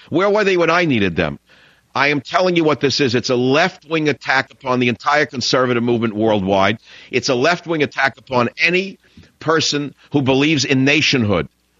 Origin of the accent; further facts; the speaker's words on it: Queens, New York, United States; When I grew up in Queens in that house with the dog, Tippy